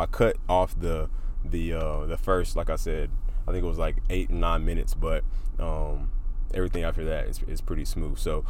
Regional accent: Burlington, North Carolina, United States; now in Greensboro, United States; So I made a jump to Greensboro from my hometown, Burlington, North Carolina, which is only like 30 minutes away.

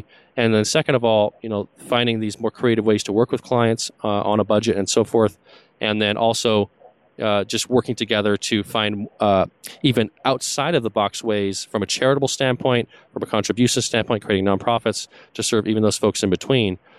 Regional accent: Vancouver, British Columbia, Canada; I'm originally from Vancouver, British Columbia, and I want to bring this service to my fellow Canadians.

